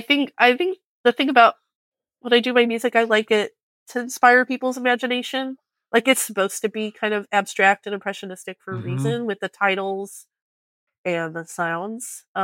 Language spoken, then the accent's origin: English; Florida, United States; so I grew up partly in South Florida, extremely influential on me.